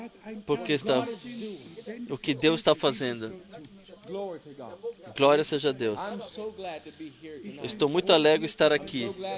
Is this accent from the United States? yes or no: yes; Orlando, Florida, United States; Venho de Orlando.